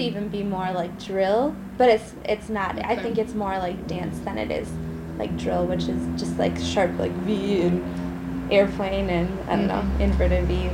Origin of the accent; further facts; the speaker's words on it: Milwaukee, Wisconsin, United States; I was born in Milwaukee. That was the hospital, but I've always lived in Milwaukee.